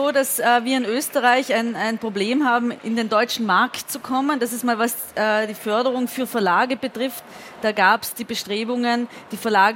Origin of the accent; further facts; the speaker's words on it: Trentino-Alto Adige, Italy; Ich komme aus Südtirol, wo das auch noch einmal extremer ist.